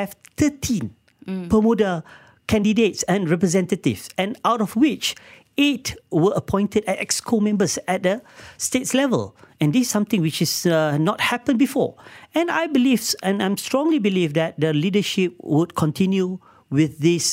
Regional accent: Petaling Jaya, Selangor, Malaysia; when I was brought up in Petaling Jaya, I have my, classmate of various races.

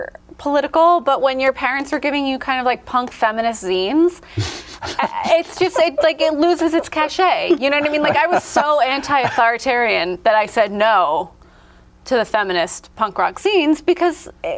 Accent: New Jersey, United States; So I grew up in New Jersey. I went to public school.

